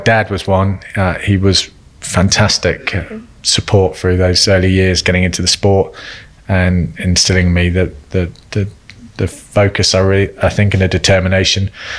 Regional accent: South West England, United Kingdom; Yeah, I was about 11 or 12 years old and I grew up in Cornwall

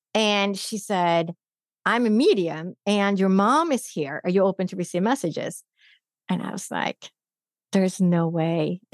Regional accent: Phoenix, Arizona, United States; So I said, oh, I'm from Phoenix, Arizona.

